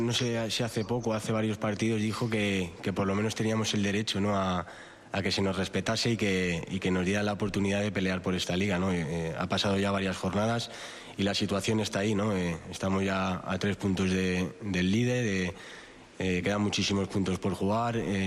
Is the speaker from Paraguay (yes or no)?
no; Spain; como jugador de la casa, como jugador español